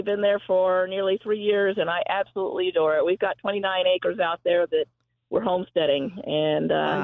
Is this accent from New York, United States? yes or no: yes; New York, United States; I'm actually originally from the Dutchess County area, so I like hearing from New Paltz and Phoenicia and all that.